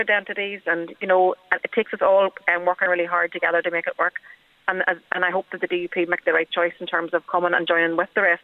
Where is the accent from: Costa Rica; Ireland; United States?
Ireland; It's my right as an Irish national to have my identity protected in law, and also to have it, you know, cherished.